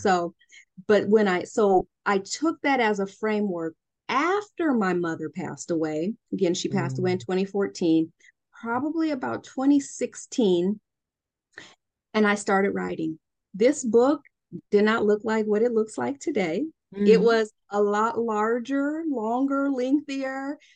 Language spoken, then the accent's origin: English; Des Moines, Iowa, United States; I had launched a nonprofit organization in my hometown. Des Moines, Iowa is my hometown.